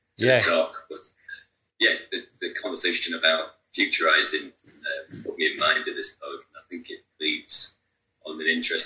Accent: Yorkshire and the Humber, United Kingdom; I'm from North Yorkshire.

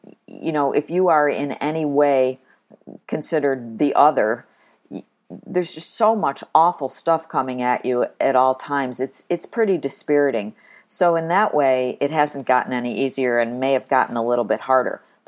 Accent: Buffalo, New York, United States; it was my hometown, and I got to lead a newsroom of 200 people and do some really, really important work for the region and the community. So I always think of that as the most important honor of my career. But I was lucky enough to go from Buffalo

